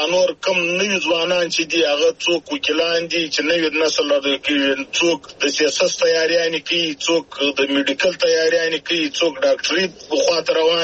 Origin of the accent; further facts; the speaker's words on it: Zhob, Balochistan, Pakistan; زه د ژوب یم د ژوب